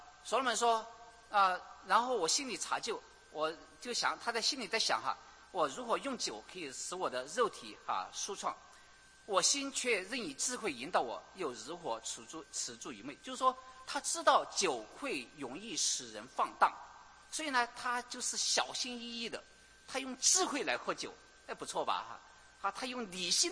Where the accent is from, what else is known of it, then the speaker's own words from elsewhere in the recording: Sichuan, China; 我出生在四川